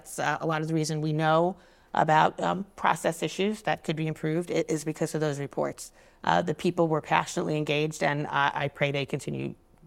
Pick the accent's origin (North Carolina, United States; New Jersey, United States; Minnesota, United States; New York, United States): New York, United States; Flushing; now in Arizona, United States; which is why my accent is not quite as strong as it might otherwise be, because I am from Flushing.